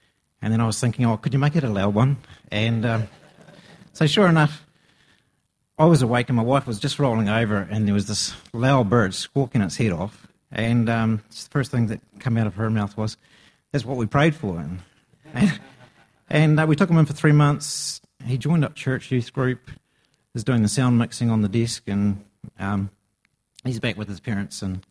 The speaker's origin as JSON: {"language": "English", "town": "Invercargill", "region": "Southland", "country": "New Zealand", "tie": "born or raised there", "said": "I come from Invercargill. I was born there 46 years ago."}